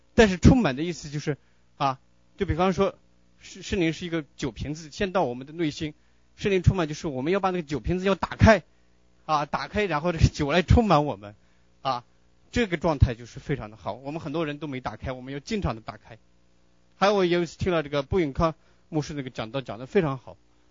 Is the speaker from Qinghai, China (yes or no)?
yes; Qinghai, China; 我们老家是在青海那个地方，喝酒很厉害，我八岁就开始喝酒啊